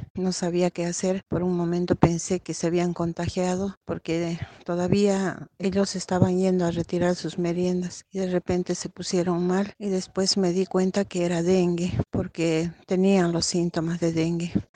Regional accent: Buenos Aires, Argentina; soy de la Villa 20.

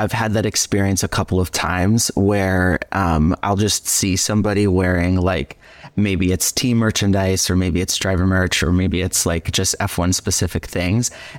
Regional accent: Pennsylvania, United States; moved away; also born or lived in Texas; And then when I moved to Texas from Pennsylvania growing up, and like heard of the Circuit of the Americas in Austin, right?

